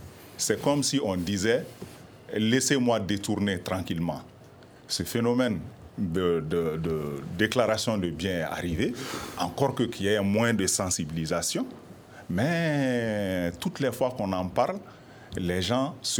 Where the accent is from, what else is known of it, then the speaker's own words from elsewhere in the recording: Mali; je suis malien.